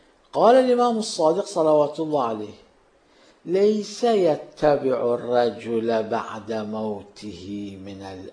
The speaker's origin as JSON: {"language": "Arabic", "town": "Karbala", "region": "Karbala Governorate", "country": "Iraq", "said": "كان عندنا في كربلاء المقدسة عطار"}